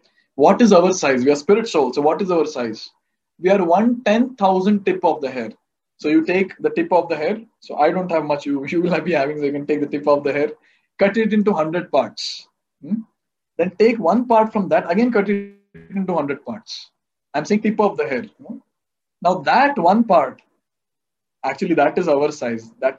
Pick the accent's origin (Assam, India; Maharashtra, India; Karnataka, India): Karnataka, India; Bangalore; since I'm from Bangalore, so I'll talk about Karnataka. So we are in a state called Karnataka.